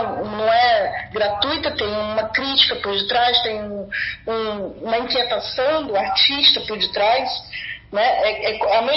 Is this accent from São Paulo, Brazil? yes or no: no; Amazonas, Brazil; Aonde eu vou para o rio da minha infância, né, no Amazonas, onde eu passei toda a minha infância, no meio da floresta.